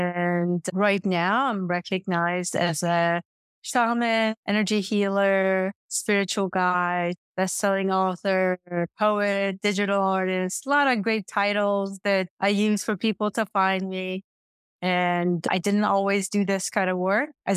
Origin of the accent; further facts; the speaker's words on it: Iran; Growing up in Iran